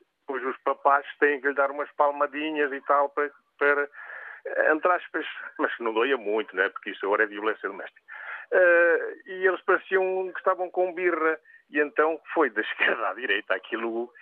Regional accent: Norte, Portugal; Como transmontano que sou, embora more aqui mais, e comecei a trabalhar muito cedo

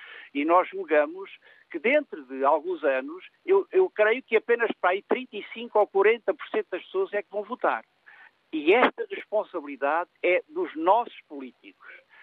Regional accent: Portugal

